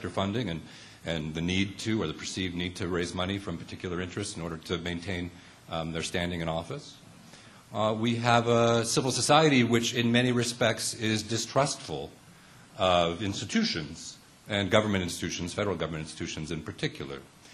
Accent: Los Angeles, California, United States; So I grew up in in Los Angeles in the 1960s and 70s. There was a lot of smog in L.A. then.

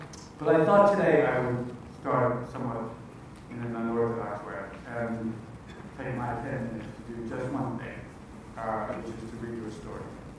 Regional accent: Brooklyn, New York, United States; I grew up in Brooklyn, obviously.

